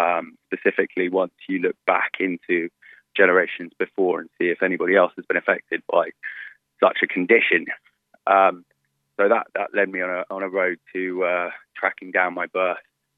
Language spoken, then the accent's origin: English; Sligo, Connacht, Ireland; also born or lived in London; was born in Ireland, in sort of Catholic Ireland on the west coast. So I grew up in Sligo